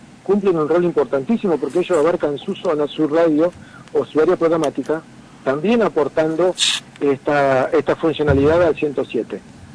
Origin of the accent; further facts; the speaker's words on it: Concordia, Entre Ríos, Argentina; Y yo soy de Concordia.